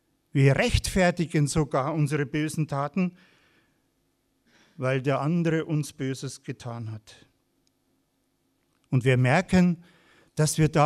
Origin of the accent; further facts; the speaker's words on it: Flossenbürg, Bavaria, Germany; In meiner Heimat, wo ich herkomme, aus Bayern in Flossenbürg, ist er zu Tode gekommen.